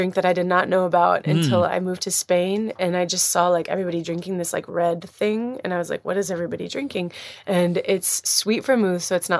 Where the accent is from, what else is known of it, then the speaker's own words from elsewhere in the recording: Alabama, United States; I'm from Alabama, sitting here in my childhood home